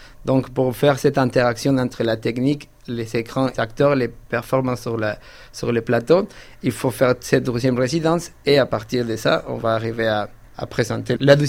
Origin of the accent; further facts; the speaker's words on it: Mexico City, Mexico; now in Paris, France; je viens des grosses villes, je viens de la ville de Mexico et j'habite à Paris.